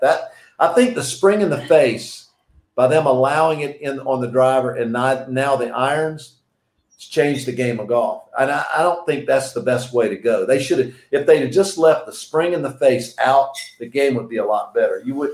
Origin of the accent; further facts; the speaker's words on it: North Carolina, United States; and I grew up in North Carolina, we played off pine straw.